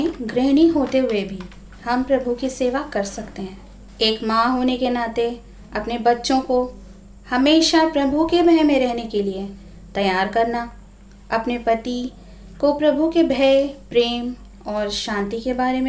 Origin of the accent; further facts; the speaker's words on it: Ajmer, Rajasthan, India; और मैं अजमेर राजस्थान की रहने वाली हूँ।